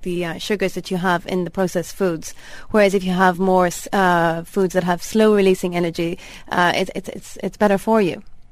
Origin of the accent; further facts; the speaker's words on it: Ireland; being Irish